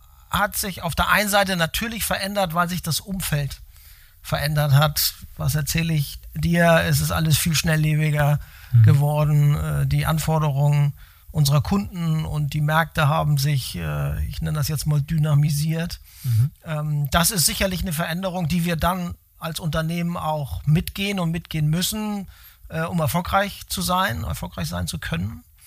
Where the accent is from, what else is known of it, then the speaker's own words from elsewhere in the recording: Hamburg, Germany; also born or lived in abroad; viele Jahre auch im Ausland, aber seit 2005 schon wieder in meiner alten Heimat in Hamburg.